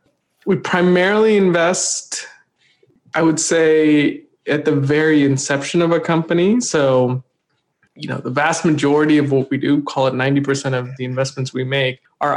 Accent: Maryland, United States; also born or lived in India / Utah; now in California, United States; So I'm originally from India. I grew up all over the U.S. Actually, I grew up. We spent a bunch of time in Utah, and then I primarily grew up in Maryland in the D.C. suburbs. And then I've been in California now for almost 20 years

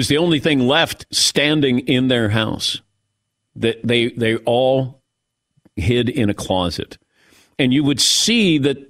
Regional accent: Kentucky, United States; it just devastated, you know, my hometown. But yeah, I mean, there a lot of people lost their lives in Kentucky.

